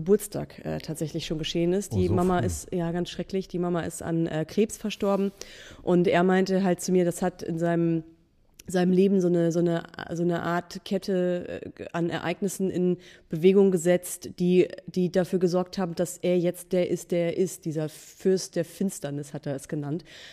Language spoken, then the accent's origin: German; Buxtehude, Lower Saxony, Germany; Also es gab sogar eins in Buxtehude in meiner Heimatstadt.